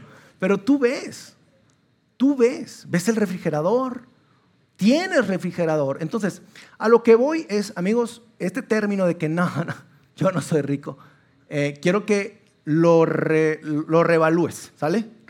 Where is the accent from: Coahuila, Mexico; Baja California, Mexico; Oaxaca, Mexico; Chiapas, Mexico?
Coahuila, Mexico; Sabinas; Estábamos todavía en Sabinas. Nosotros venimos de Sabinas, Coahuila, y estábamos viviendo ahí todavía.